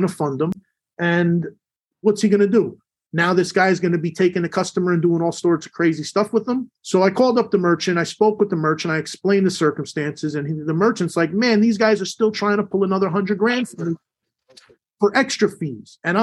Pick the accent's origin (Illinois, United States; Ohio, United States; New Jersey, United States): New Jersey, United States; yeah, I grew up in New Jersey, you know, single mother, me and my brother.